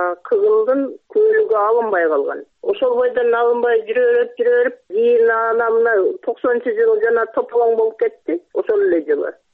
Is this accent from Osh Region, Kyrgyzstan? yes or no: yes; Özgön, Osh Region, Kyrgyzstan; Өзгөндөн болом.